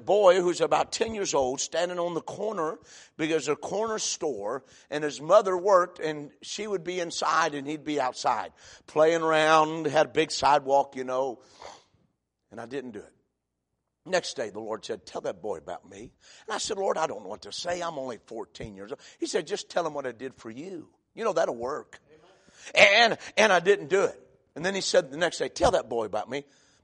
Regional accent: Ohio, United States; I was about 14. And I was raised in Ohio.

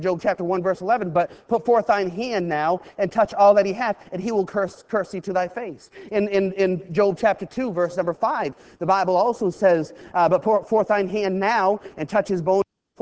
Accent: Buckfield, Maine, United States; Turner, Maine, my home state. By the way, Maine is God's country, okay?

